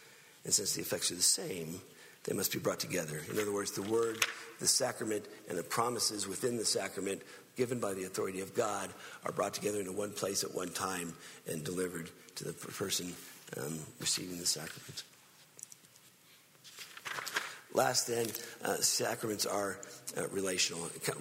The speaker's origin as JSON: {"language": "English", "region": "Texas", "country": "United States", "said": "I'm from Texas, man. That rings true."}